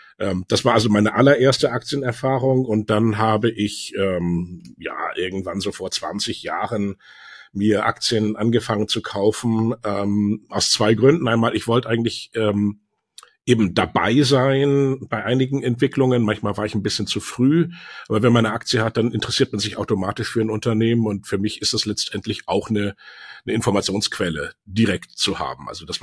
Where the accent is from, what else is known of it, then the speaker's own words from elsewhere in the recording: Hamburg, Germany; born there; Baujahr 68, geboren in Hamburg